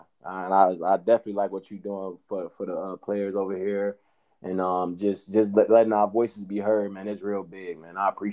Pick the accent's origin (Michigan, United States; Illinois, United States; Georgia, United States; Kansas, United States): Illinois, United States; Chicago; Cause you know, like you said, I'm from Chicago